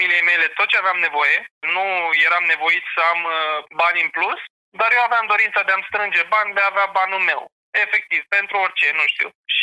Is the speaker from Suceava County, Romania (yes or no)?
yes; Broșteni, Suceava County, Romania; also born or lived in Vatra Dornei; Crescând într-o zonă de munte, lângă Vatra Dornei, m-am născut în Vatra Dornei, dar am locuit în orașul Broșteni, e un loc în care Ion Creangă a învățat și a făcut răsnăi.